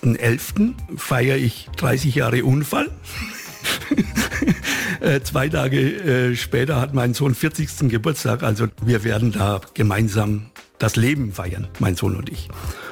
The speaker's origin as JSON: {"language": "German", "region": "Bavaria", "country": "Germany", "tie": "born or raised there", "said": "Ich bin mit dem Fußball aufgewachsen. In meinem Heimatort Itchern war ein guter Fußballer"}